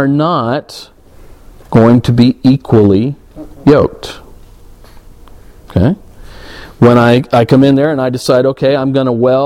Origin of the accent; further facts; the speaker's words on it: the Carolinas, United States; Now, I grew up down south, okay? I grew up down in the Carolinas.